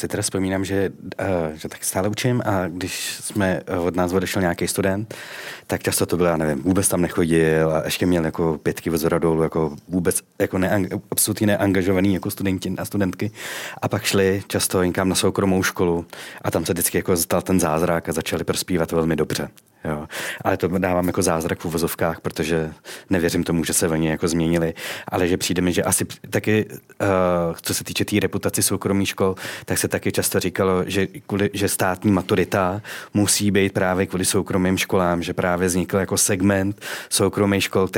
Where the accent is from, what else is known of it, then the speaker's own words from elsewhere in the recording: Litvínov, Ústí nad Labem Region, Czechia; jsem vyrostl v Litvínově u Litvínova, takže jsem chodil do školy Chemopetrolu